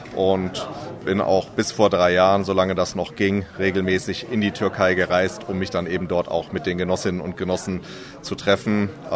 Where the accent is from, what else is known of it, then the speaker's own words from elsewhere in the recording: Berlin, Germany; ich komme aus Berlin.